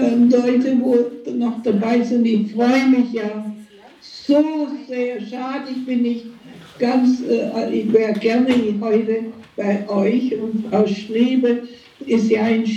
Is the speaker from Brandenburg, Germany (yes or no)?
no; Kippenheim, Baden-Württemberg, Germany; im Schwabenland, in der Nähe von Göppingen und Stuttgart, aber die Heimat ist immer noch in Kippenheim. Wir sagen ja Kippener